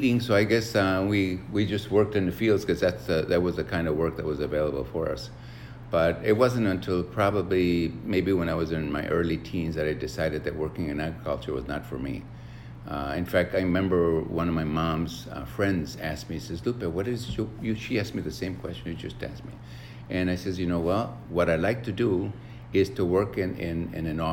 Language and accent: English; Corpus Christi, Texas, United States; born there; When I was born in Corpus Christi, Texas, back in 1945, our family were migrant farm workers.